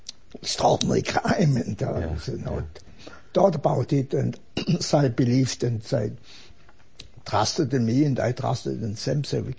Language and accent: English; Germany; English is a second language; It was really a tough job in the beginning because I come from Germany.